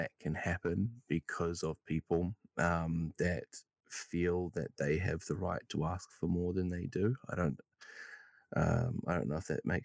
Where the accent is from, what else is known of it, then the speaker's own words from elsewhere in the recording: New Zealand; because I'm a Kiwi, right, we are very bad at not setting boundaries.